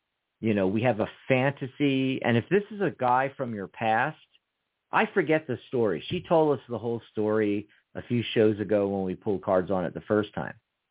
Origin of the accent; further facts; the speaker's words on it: Pennsylvania, United States; born there; Hey, that's my old stomping grounds. I was born in Pennsylvania.